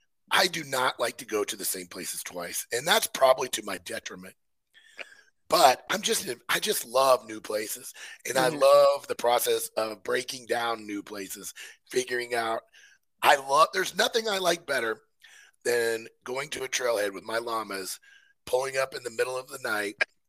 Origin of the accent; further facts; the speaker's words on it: Missouri, United States; moved away; but I'm from Missouri. So until I moved here, I had a hard time letting bulls go by.